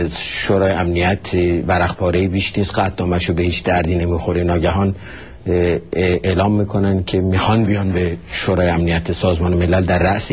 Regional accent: Iran; به عنوان یه ایرانی من خودم میگم آدم خجالت میکشه.

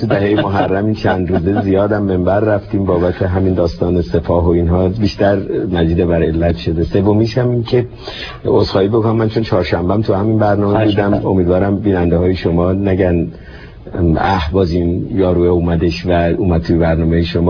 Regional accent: Tehran, Tehran Province, Iran; born there; من بالای چهارراه دروازه دولاب، خیابون شهباز که هفته شهریور امروز اسمش هست، به خیابون ساسان به دنیا آمدم. بچه ششم یک خانواده 7 بچه‌ای بودم.

